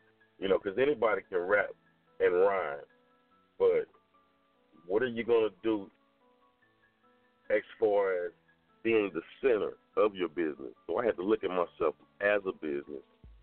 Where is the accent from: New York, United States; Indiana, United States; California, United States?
California, United States; Compton; also born or lived in Texarkana, Arkansas / Texarkana, Texas; I was raised in Compton, and I was raised in Texarkana, Arkansas, and Texarkana, Texas, by the way of Dallas.